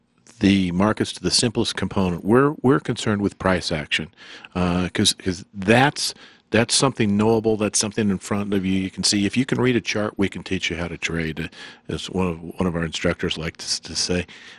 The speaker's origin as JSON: {"language": "English", "region": "Arizona", "country": "United States", "tie": "born or raised there", "moved": "as an adult", "said": "I wanted to get back out west. I grew up in Arizona, so I wanted to get out west where there's a little sunnier than Chicago."}